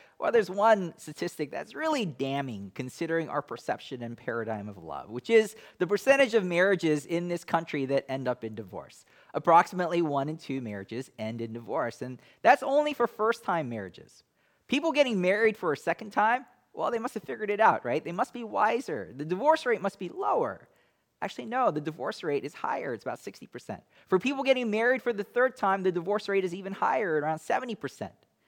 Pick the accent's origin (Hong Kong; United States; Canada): Hong Kong; accent: British; I'll try to bring back the British accent that I learned growing up in Hong Kong.